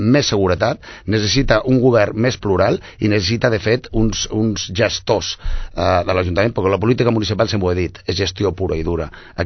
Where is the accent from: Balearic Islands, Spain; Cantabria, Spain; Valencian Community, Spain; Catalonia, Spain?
Catalonia, Spain; jo soc català i estic parlant català perfectament ara.